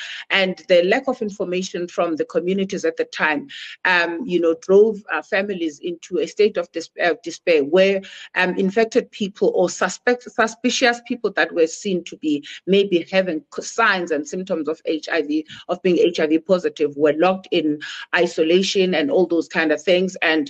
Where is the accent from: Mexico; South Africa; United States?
South Africa; Bizana, Eastern Cape; English is a second language; I am a South African born in a place called Bizana. It's a small town in the Eastern Cape. I grew up there, and I originally emerged from the Eastern Cape.